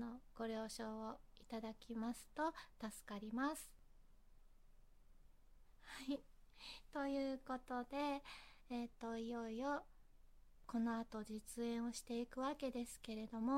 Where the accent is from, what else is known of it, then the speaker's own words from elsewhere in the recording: Fukuoka, Japan; 出身地は福岡です。はい、大体、多くを福岡で過ごしているので福岡が大好きです。